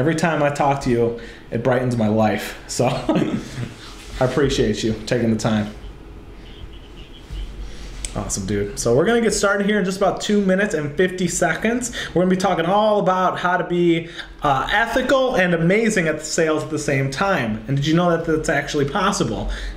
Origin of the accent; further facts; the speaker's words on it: Chicago, Illinois, United States; Between LA and New York, and I'm from Chicago, I want to know why people are here, so that'd be cool.